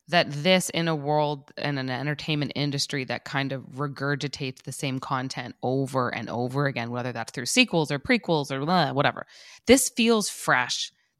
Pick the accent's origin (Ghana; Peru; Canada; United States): Canada; Toronto, Ontario; I'm from Toronto